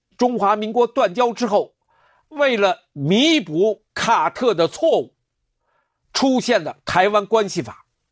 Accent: China; 作为大陆人，我第一次听说的，从来没有听说过

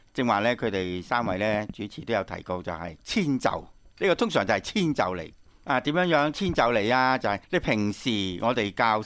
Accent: China; 咁我哋中国人可唔可以咁样讲咧？我自己都唔赞成嘅。

